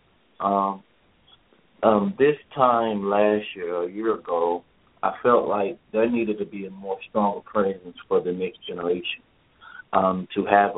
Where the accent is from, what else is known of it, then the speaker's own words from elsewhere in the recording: Oak Cliff, Texas, United States; I grew up in Oak Cliff, Texas